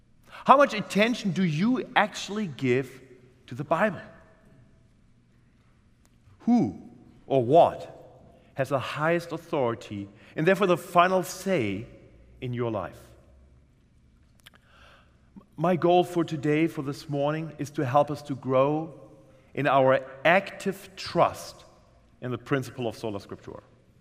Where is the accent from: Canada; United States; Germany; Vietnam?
Germany; English is a second language; And sadly, this has crippled most of the churches in my home country, Germany, to this day.